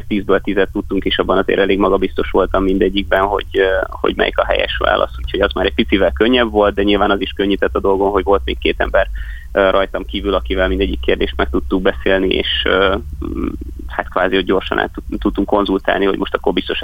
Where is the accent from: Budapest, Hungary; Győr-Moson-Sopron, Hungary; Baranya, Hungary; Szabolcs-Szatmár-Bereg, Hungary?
Szabolcs-Szatmár-Bereg, Hungary; Ibrány; also born or lived in Nyíregyháza; Én eredetileg Ibrányból származom, és oda jártam általános iskolába, utána pedig a Nyíregyházan a Kölcsey Ferenc gimnáziumban töltöttem el a következő 4 évemet